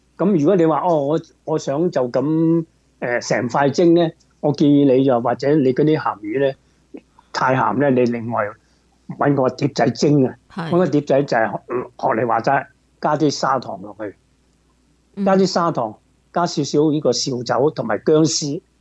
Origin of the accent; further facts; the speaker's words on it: Hong Kong; 我都系香港嚟啦，即系多数都系啦。